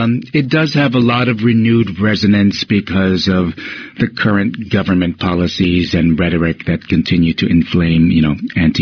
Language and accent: English; Hawaii, United States; In fact, you know, I grew up in Hawaii.